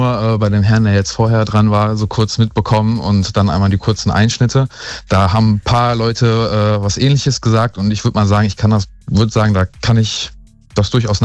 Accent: Düsseldorf, North Rhine-Westphalia, Germany; Düsseldorf.

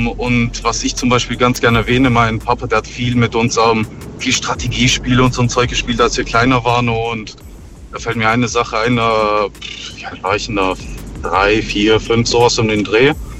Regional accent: Germany; Nee, ich bin tatsächlich in Deutschland geboren.

